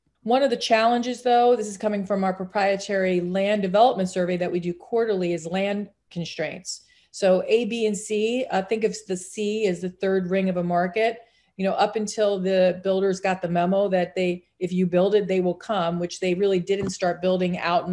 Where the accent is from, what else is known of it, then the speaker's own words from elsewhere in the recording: Ohio, United States; also born or lived in New York; My home state of Ohio, formerly a New Yorker